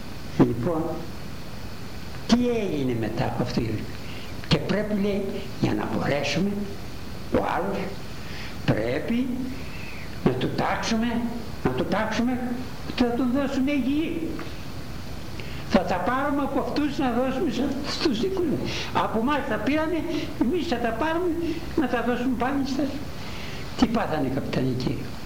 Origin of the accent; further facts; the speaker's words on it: Greece; Δεν είμαι Γρεκός, είμαι Έλληνας. Γρεκός δεν το θέλω. Είμαι Έλληνας.